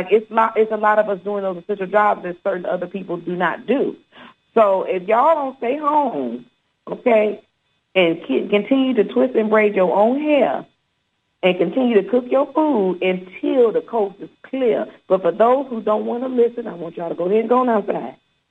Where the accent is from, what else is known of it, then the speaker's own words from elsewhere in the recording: Decatur, Georgia, United States; I am from Georgia. I am originally a Georgia peach, honey, from Decatur.